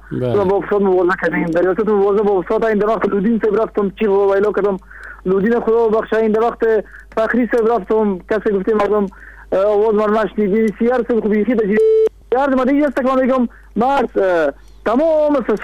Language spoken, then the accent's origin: Persian; Kabul, Afghanistan; از المند نیستم، از کابل هستم.